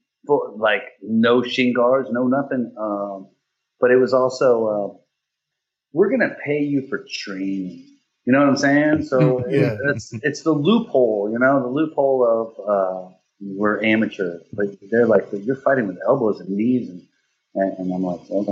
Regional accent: Hawaii, United States; And I remember I grew up in Hawaii, so on my TV they had, like, Thai stations.

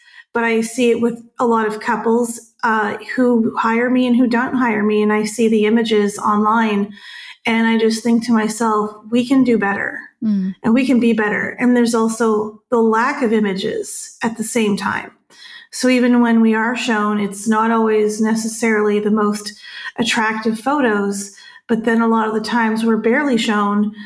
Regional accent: Toronto, Ontario, Canada; now in Houston, United States; I am a wedding and portrait photographer in Houston, born and raised in the Toronto area in Canada

